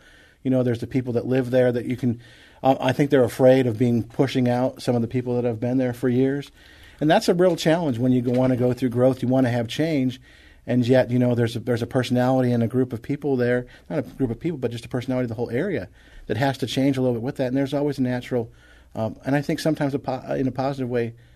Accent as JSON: {"language": "English", "region": "Michigan", "country": "United States", "tie": "born or raised there", "said": "No, I grew up in Michigan, and I spent some time in St. Louis."}